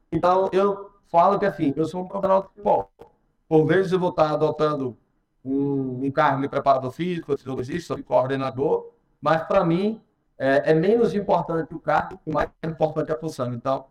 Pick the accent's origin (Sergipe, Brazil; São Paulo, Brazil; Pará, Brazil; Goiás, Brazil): Sergipe, Brazil; Aracaju; Eu sou de Aracaju, é a menor capital do país, de Sergipe, não tem grandes tradições além do futebol.